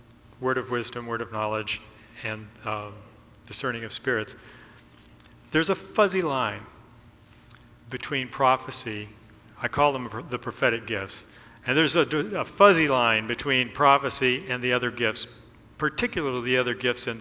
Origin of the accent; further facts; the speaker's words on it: Texas, United States; It's like, I'm from Texas. It's dry in most of the parts of Texas that I lived in.